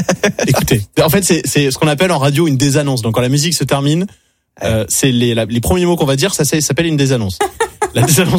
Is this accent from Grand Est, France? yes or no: no; Saintes, Nouvelle-Aquitaine, France; je suis de Sainte, c'est en Charente-Maritime, donc j'ai pris la ville qui était à côté